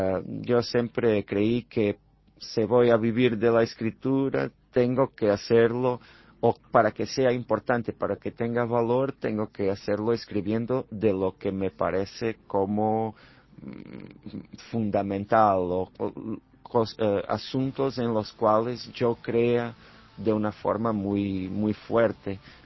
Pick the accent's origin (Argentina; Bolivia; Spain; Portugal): Portugal; Alentejo; esa región del Alentejo y mi pueblo, como los otros pueblos de mi región, son muy envejecidos. La población es muy envejecida porque los jóvenes se marchan a las ciudades donde hay más oportunidades.